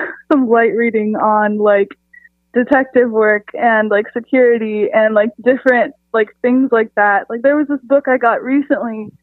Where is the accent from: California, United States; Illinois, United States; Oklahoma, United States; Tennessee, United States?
California, United States; San Diego; I'm from San Diego, California. I have lived pretty much all over the country, but I'm now back in Southern California too.